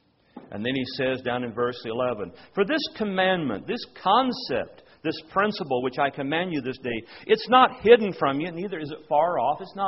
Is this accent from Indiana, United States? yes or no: yes; Indiana, United States; Well, I grew up in Indiana, so that sort of perked my interest.